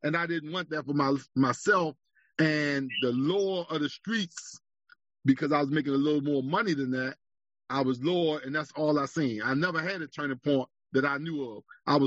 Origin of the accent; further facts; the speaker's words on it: Paris, Île-de-France, France; See, I grew up in Paris in the inner city in what is called the projects.